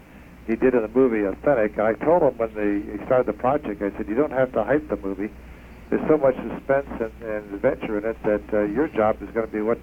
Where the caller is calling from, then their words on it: Lake Forest, Illinois, United States; I'm calling from Lake Forest, Illinois, which is just a little bit west of you.